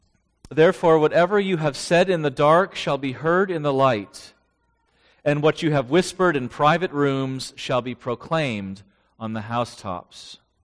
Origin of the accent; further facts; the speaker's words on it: Poway, California, United States; Well, I grew up in Poway, California. If you don't know where Poway is, it is North County of San Diego. And it is affectionately called the city in the country. And we moved there in 1977.